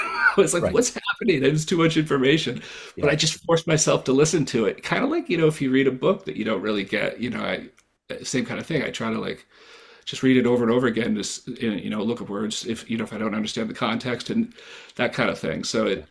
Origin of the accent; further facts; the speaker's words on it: New Hampshire, United States; I grew up in New Hampshire